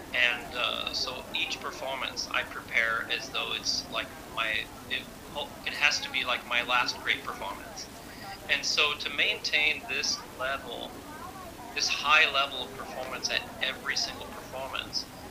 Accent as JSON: {"language": "English", "country": "United States", "said": "all you have to do is read the first line of my bio and you can see that I'm from the United States."}